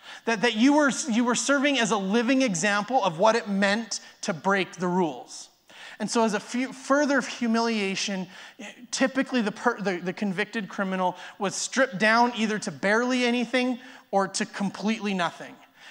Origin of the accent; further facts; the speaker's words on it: Airdrie, Alberta, Canada; I remember growing up in Airdrie